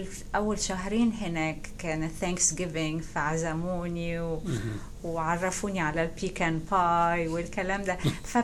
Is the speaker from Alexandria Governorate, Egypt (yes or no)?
no; Cairo, Cairo Governorate, Egypt; moved away as an adult; now in United States; أنا اتولدت 1954 في القاهرة. درست في كل الدراسة، ابتدائي إعدادي ثانوي، المدرسة في القاهرة، وبعدين اتخرجت ودرست في جامعة عين شمس كلية الطب.